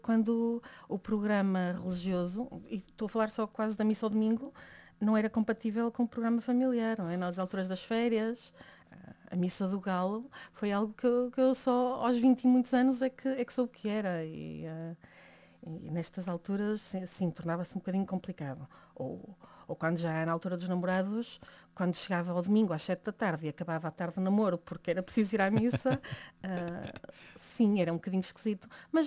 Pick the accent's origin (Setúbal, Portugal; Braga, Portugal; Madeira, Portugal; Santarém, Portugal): Braga, Portugal; Barcelos; now in Lisbon, Portugal; Eu sou barcelense, uma minhota que se identifica muito com a sua terra. E agora sou, como disse, escrava do Sagrado Coração de Jesus. Estou a viver em Lisboa, já depois de 15 anos de ter entrado para a congregação.